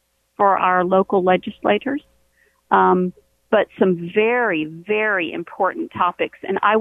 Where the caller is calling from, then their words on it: Texas, United States; So I'm calling you from Texas.